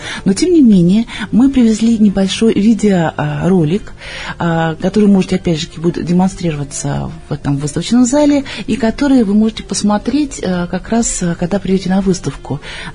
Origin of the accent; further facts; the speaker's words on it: Moscow, Russia; Я из Москвы и возглавляю музей уникальных кукол.